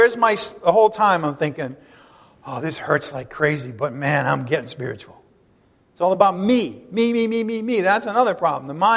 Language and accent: English; New England, United States; Now, I grew up in New England, and congregational churches were all over the place.